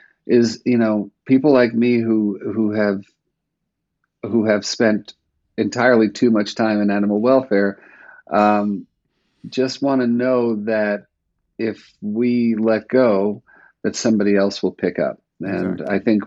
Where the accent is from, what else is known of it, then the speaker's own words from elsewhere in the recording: Manhattan, New York, United States; Yeah, and you know, I'm a New Yorker. I don't know if you know that. But, Manhattan is real